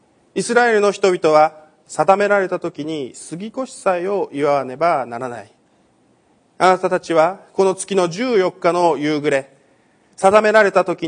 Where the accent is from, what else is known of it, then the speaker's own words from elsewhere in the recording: Chūgoku region, Japan; 私もずっとこの中国地区で育ってきた人間ですので